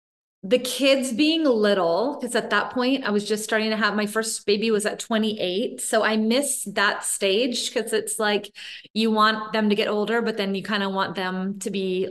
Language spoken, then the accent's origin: English; Sebastopol, California, United States; So I grew up in Sebastopol, which is 6,000 people. Literally at that point, there was one stoplight. It's in Sonoma County in the Bay Area.